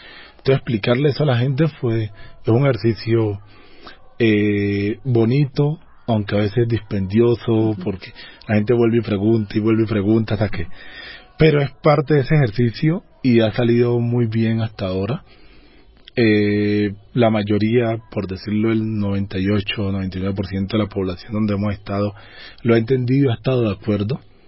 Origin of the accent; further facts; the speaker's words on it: Buenaventura, Valle del Cauca, Colombia; born there; aunque soy negro, pero soy negro de la ciudad. Yo nací en Buenaventura. Zona urbana de Buenaventura, aunque era un barrio muy popular